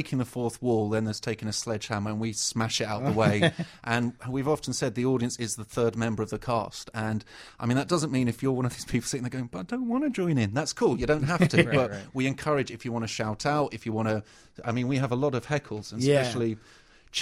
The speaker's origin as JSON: {"language": "English", "country": "United Kingdom", "said": "we're British and we like to claim ownership."}